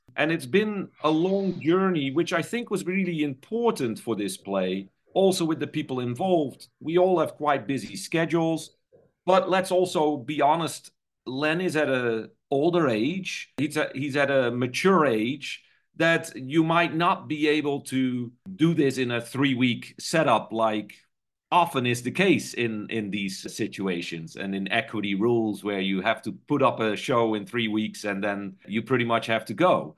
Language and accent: English; Netherlands; English is a second language; because I read the book back in the Netherlands. I'm from the Netherlands.